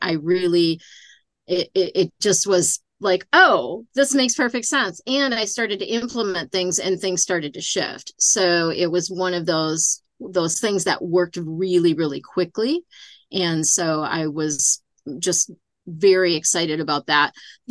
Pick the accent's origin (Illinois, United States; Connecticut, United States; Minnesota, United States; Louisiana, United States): Minnesota, United States; So I was born and raised in Minnesota.